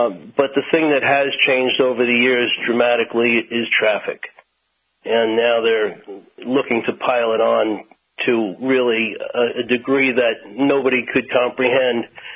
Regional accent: Smithtown, New York, United States; Well, yeah, I grew up in Smithtown.

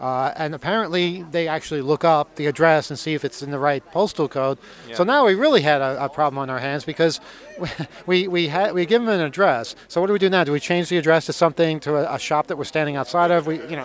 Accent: United States; I'm at a payphone. I'm an American.

